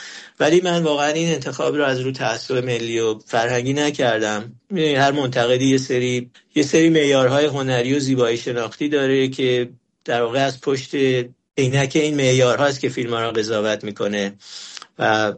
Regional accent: Iran; در مورد من به عنوان یک ایرانی تأثیر افزوده این شاخصهای عاطفی بوده

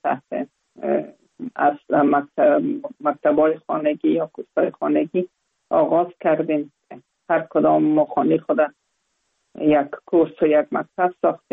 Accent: Kabul, Afghanistan; جای به جای دیگه در کابل ماندیم. پانتون خود تفیلات عالی خود کلش در کابل ختم کردیم و تفیلات ما به سر رسندیم. در یک خانواده روشن فکر به دنیا آمدیم.

